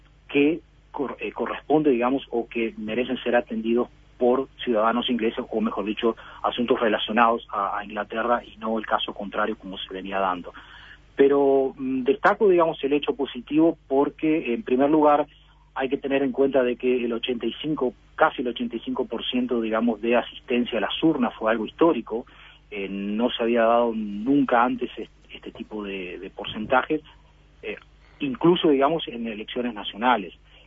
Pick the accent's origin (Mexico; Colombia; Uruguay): Uruguay; now in United Kingdom; yo como uruguayo me sentí uno más, y de hecho me hicieron sentir uno más. Por supuesto que estaba totalmente habilitado para votar, por ser ciudadano británico también